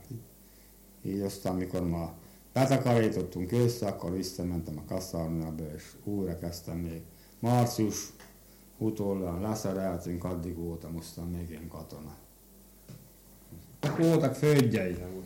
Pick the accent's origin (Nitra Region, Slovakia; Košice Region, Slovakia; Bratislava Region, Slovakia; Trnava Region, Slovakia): Bratislava Region, Slovakia; kérdezősködött, hova valósi vagyok, mondtam, Pozsony megyei vagyok.